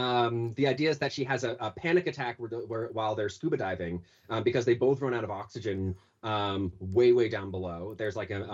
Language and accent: English; Boston, Massachusetts, United States; Well, I'm from Boston.